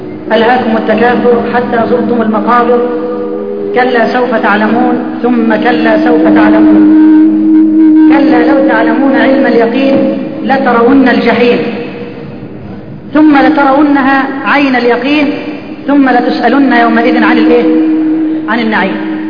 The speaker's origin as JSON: {"language": "Arabic", "country": "Egypt", "said": "اللهم اجعل بلدنا مصر بلد الأمن والأمان"}